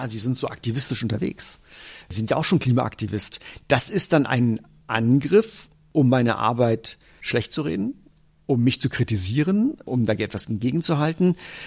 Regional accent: Brandenburg, Germany; ich komme ja aus Brandenburg, also aus der DDR.

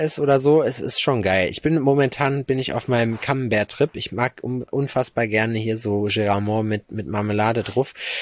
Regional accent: Schalksmühle, North Rhine-Westphalia, Germany; In Schalksmühle, wo ich herkomme

